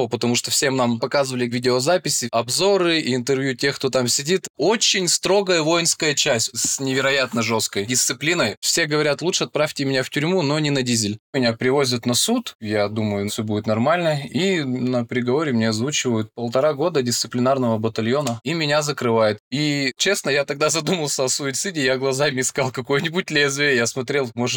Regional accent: Perm, Perm Krai, Russia; В 2009 году я из Перми призвался в армию

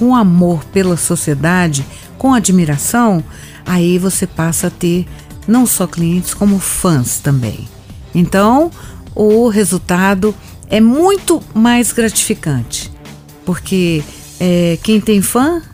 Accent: Brasília, Federal District, Brazil; Primeira geração, eu já nasci aqui em Brasília, né? Eu sou a segunda filha do meu pai e da minha mãe.

